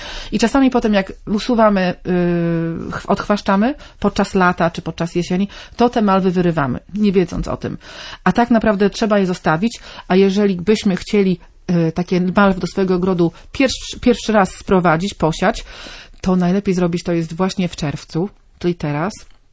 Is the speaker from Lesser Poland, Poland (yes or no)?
no; Pomeranian Voivodeship, Poland; To będą flance, jak to się mówi u nas na Kaszubach, a z niemieckiego chyba bodajże.